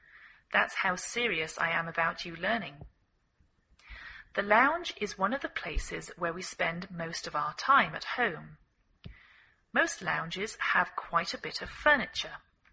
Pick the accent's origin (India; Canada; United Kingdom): United Kingdom; England; now in United States